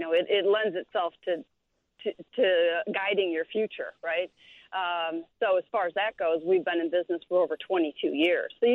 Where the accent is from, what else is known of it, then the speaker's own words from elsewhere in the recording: Chicago, Illinois, United States; he's my brother, and we're from Chicago.